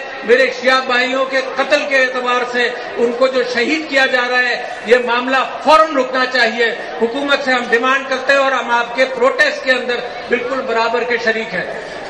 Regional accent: Pakistan; میں سب سے پہلے مسلمان ہوں, پھر میں پاکستانی ہوں

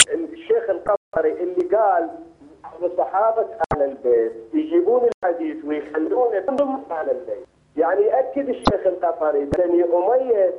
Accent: Fallujah, Anbar, Iraq; يعني أنا من الفلوجة دا أحكيك يعني

